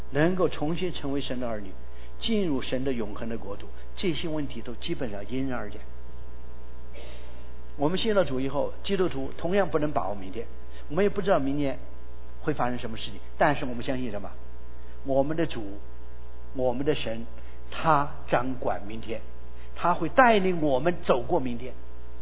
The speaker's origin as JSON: {"language": "Chinese", "country": "China", "said": "我们中国人讲的雁过留声，人过留名，对不对。"}